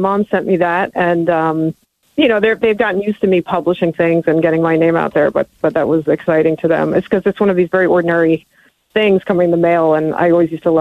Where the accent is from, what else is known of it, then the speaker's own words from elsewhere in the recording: Cornwall, New York, United States; also born or lived in Queens; Well, I grew up in a small town called Cornwall in the Hudson Valley in New York. Originally from Queens, New York, so I like to get that. I'm officially a New Yorker.